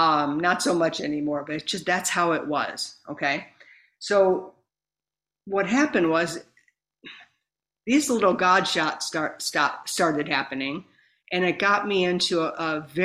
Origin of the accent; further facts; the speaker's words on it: East Coast, United States; now in Los Angeles, United States; like I said, I'm from Los Angeles. Originally, I'm from a small town back east.